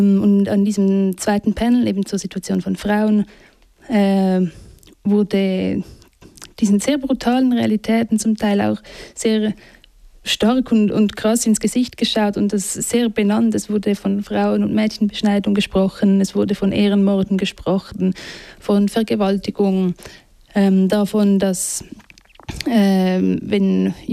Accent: Switzerland; zu was bei uns in der Schweiz besprochen wird, vielleicht an politischen Anlässen

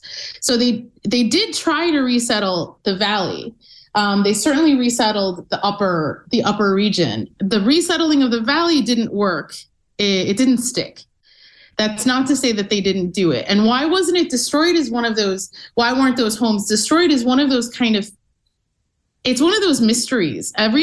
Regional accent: Chicago, Illinois, United States; the city that I was, that I grew up in Chicago, there's a Lifta society.

